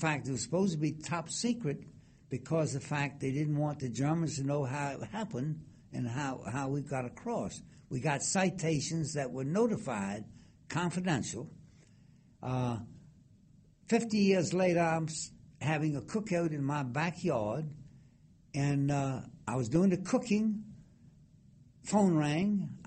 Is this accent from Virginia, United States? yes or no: yes; Norfolk, Virginia, United States; So, and I come from Norfolk, Virginia, and I heard about these canvas boats.